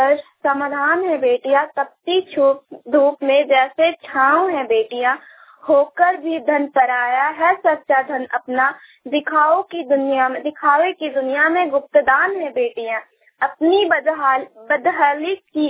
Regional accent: Ichak, Jharkhand, India; मैं इचाक से हूँ, हजारीबाग जिले के छोटे से गांव इचाक से।

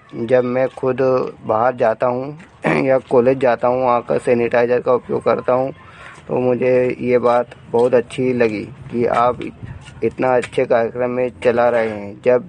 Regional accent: Bolga Buzurg, India; मैं ग्राम बोलगा बुजुर्ग से हूँ।

